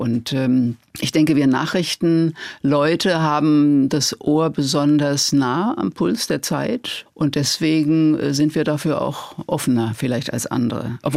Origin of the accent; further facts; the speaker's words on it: Worms, Rhineland-Palatinate, Germany; Ich sagte schon, Studentenrevolte und Schülerrevolte im Kleinen, auch bei uns in Worms.